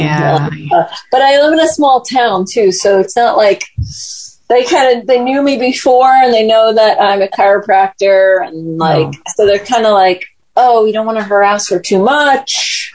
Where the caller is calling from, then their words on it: Connecticut, United States; I'm coming from Connecticut.